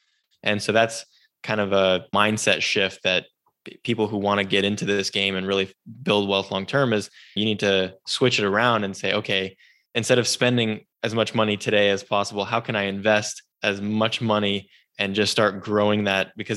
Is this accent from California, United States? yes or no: yes; California, United States; And the other major influence was growing up in Silicon Valley, a lot of tech startups, you know, the big tech companies and things like that.